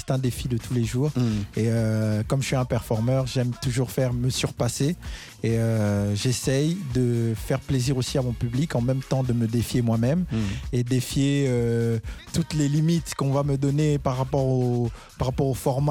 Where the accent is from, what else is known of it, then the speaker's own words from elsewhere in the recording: Kinshasa, DR Congo; Moi, j'ai grandi vraiment à Kinshasa. Ban à Matete.